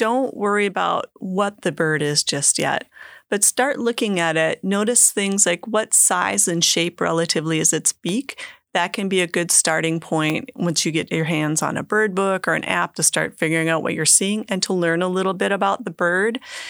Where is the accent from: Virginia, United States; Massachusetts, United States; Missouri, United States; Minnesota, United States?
Minnesota, United States; I grew up in Minnesota where we had chickadees too, but they had black-capped chickadees